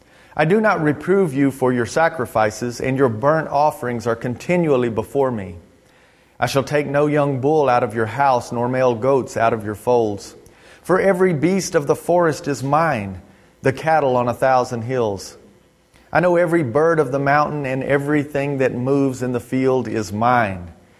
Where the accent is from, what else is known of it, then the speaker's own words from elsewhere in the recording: Moffitt, Texas, United States; Well, we are from Texas. Bobby is from Killeen, which is Killeen and Fort Hood have just kind of become one town. They're so close together. And the town I come from is called Moffitt, Texas.